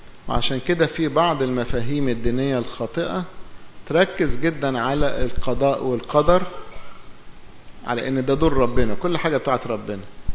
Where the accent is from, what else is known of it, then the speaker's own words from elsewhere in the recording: Egypt; زي عندنا في مصر لما كان الملك اسمه فرعون